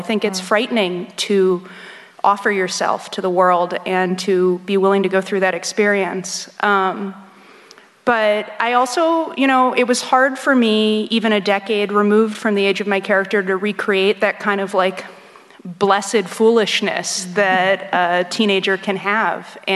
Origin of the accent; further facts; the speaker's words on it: United States; And as an American who encountered that xenophobia